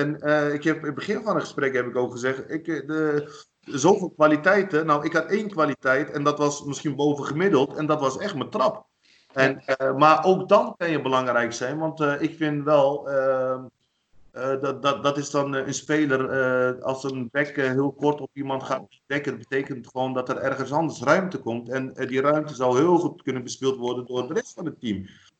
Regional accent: Netherlands; Want ik ben hier geboren en getogen.

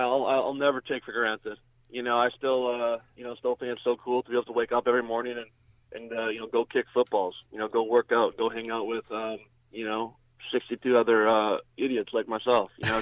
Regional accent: Regina, Saskatchewan, Canada; So I think that a lot of memories have to do with the Rough Riders growing up in Regina.

